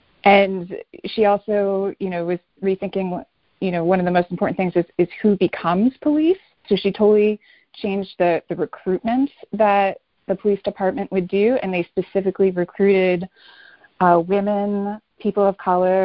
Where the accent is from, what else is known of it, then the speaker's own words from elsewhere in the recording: Connecticut, United States; Connecticut, which is also where I'm from. Like I grew up in Connecticut. I went to undergrad and graduate school in Connecticut.